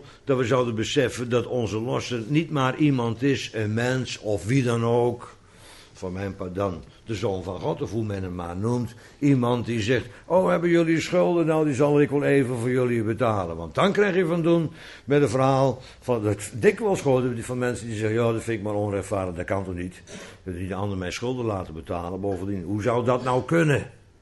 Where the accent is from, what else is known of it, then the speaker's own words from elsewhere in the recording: Bodegraven, South Holland, Netherlands; En bij ons in Bodegraven vroeger was het 7 cent de aardbei.